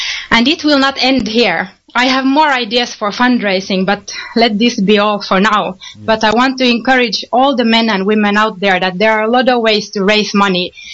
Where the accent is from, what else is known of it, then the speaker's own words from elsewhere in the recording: Owerri, Imo, Nigeria; now in Finland; I am Biafran by marriage. I come from Obasu in Oweri, Imo State, Biafra. I live in Finland.